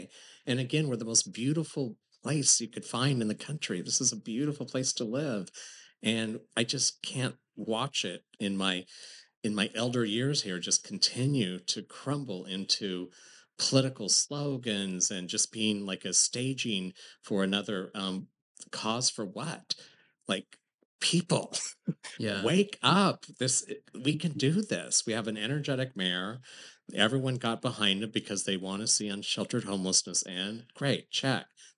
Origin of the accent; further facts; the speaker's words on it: Portland, Oregon, United States; I'm sorry, this is my hometown. This isn't a political job for me.